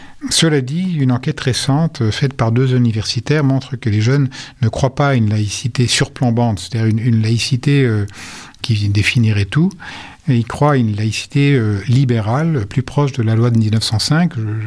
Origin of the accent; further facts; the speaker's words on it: France; comme nous le vivons chez nous en France.